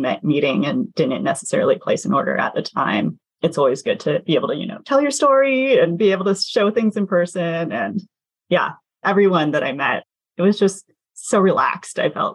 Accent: Seattle, Washington, United States; because, you know, I'm from Seattle. Most of my stores are based on the West Coast.

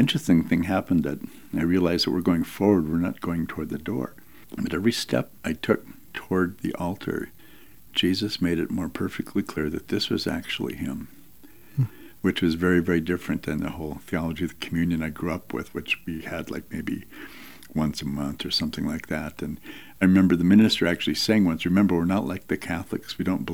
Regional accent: Duluth, Minnesota, United States; And so I went to the Easter Vigil Mass at Holy Rosary Cathedral in Duluth, my hometown.

